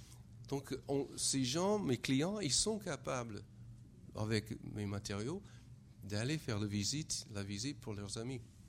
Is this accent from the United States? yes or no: yes; United States; French is a second language; je suis français parce que je suis américain.